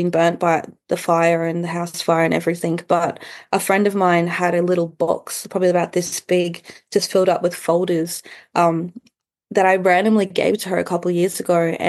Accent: Brisbane, Queensland, Australia; I grew up in Meanjin

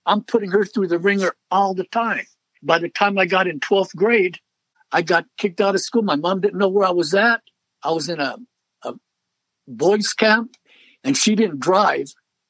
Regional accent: Ellis Island, New York, United States; born there; I'm a Navy brat. My dad was in the Navy. My mom was a housewife. I was born on Ellis Island, where the Statue of Liberty is. And we moved quite often

